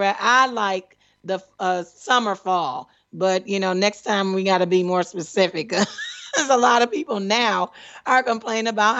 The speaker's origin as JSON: {"language": "English", "town": "Detroit", "region": "Michigan", "country": "United States", "tie": "born or raised there", "lives_now": "Washington, United States", "said": "I mean, Lord, I miss y'all, Detroit. Love y'all, Detroit, my hometown. Right here in D.C."}